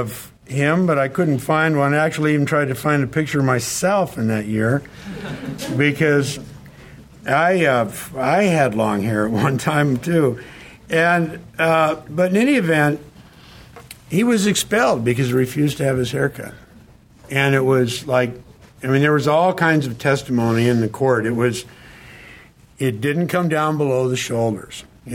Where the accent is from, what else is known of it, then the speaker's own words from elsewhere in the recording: Fairbanks, Alaska, United States; This happened when I was in Fairbanks. I grew up in Fairbanks.